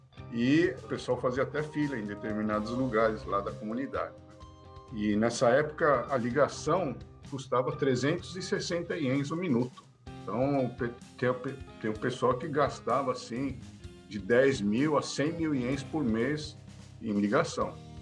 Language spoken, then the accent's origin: Portuguese; Suzano, São Paulo, Brazil; born there; É, nasci em Suzano, né?